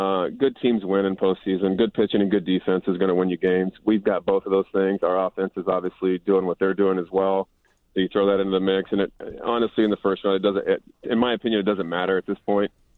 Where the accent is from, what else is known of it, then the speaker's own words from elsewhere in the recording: Dallas, Texas, United States; I did grow up a Rangers fan. I grew up in the Dallas area, so the Rangers were my team growing up.